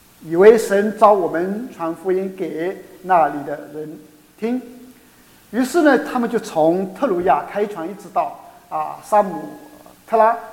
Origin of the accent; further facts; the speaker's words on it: Qingtian, Zhejiang, China; moved away as an adult; now in Spain; 那我是本地的华侨，来自浙江青田啊，青田在地图上是找不到的，但在西班牙那个国家呢，就60-70%的华侨是我们的青田同乡过去的啊。那我过去是开餐厅